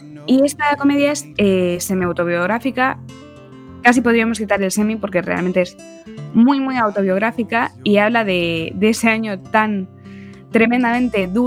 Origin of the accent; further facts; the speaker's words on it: A Coruña, Galicia, Spain; que yo soy de Coruña